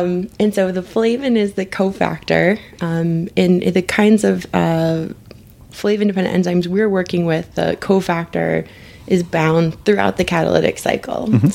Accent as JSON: {"language": "English", "region": "Michigan", "country": "United States", "said": "We're not physically in Michigan right now, but I am from Michigan and it's winter."}